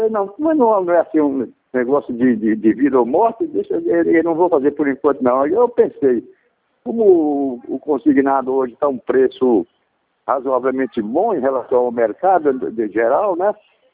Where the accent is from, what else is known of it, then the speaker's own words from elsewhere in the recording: São Bernardo do Campo, São Paulo, Brazil; Eu sou de São Bernardo do Campo.